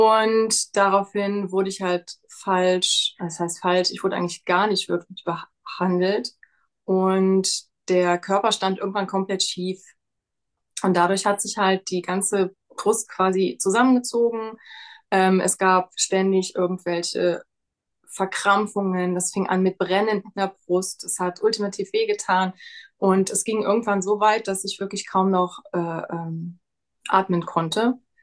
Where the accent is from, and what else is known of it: Rhineland-Palatinate, Germany